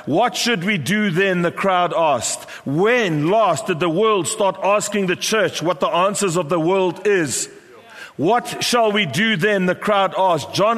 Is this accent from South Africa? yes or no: yes; KwaZulu-Natal, South Africa; and I come from Natal